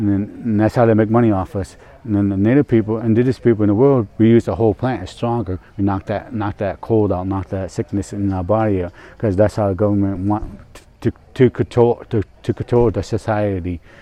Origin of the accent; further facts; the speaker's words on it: Canada; now in Kansas, United States; I'm Potawatomi and Meskwaki. I'm from Kansas. Potawatomi from Kansas. But I mostly grew up in Canada, one of the Great Lakes. So that's where my home territory is.